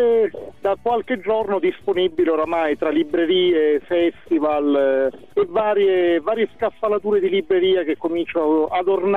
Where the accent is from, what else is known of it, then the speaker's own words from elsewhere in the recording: Sicily, Italy; now in Rome, Italy; Io sono siciliano, vivo a Roma da qualche anno